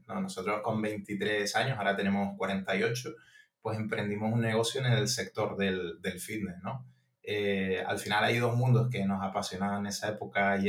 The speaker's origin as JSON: {"language": "Spanish", "region": "Canary Islands", "country": "Spain", "said": "Nosotros somos de Gran Canaria, la isla de Gran Canaria, las Canarias de España."}